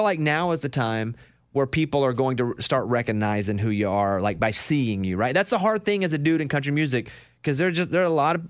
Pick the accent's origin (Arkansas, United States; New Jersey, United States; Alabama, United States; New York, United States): Arkansas, United States; Yeah, being from Arkansas, we'd go all up and down Louisiana playing baseball mostly.